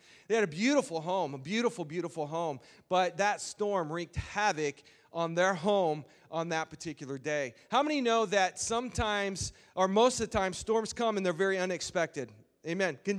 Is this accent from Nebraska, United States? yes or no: yes; Omaha, Nebraska, United States; also born or lived in Council Bluffs, Iowa; I grew up in Omaha, Nebraska, Council Bluffs, Iowa, in that area, and so that's a part of Tornado Alley.